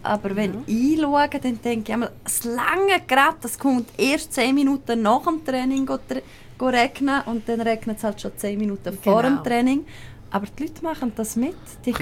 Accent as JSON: {"language": "German", "region": "Graubünden", "country": "Switzerland", "said": "Also man hört es ja sehr gut, also ich komme aus Graubünden."}